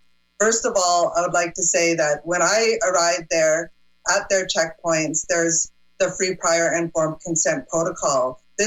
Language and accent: English; British Columbia, Canada; I'm from the Sipamuk Nation. I don't speak for the Wet'suwet'en. It's a different nation. We're distinct nations here in so-called British Columbia.